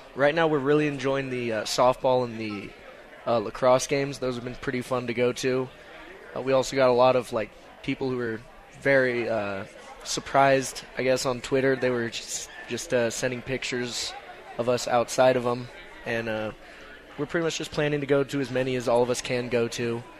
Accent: Indiana, United States; I was raised in Indiana. Both my parents went to IU.

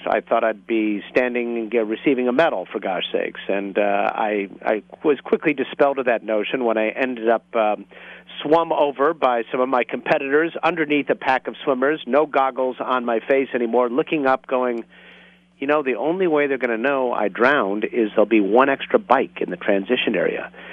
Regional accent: Grosse Pointe, Michigan, United States; I grew up on the east side of Detroit, Grosse Pointe, Michigan.

